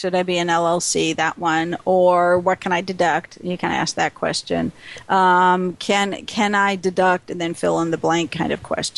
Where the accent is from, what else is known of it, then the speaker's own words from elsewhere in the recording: Wisconsin, United States; I'm really a Packer fan. Oh, I grew up in Wisconsin.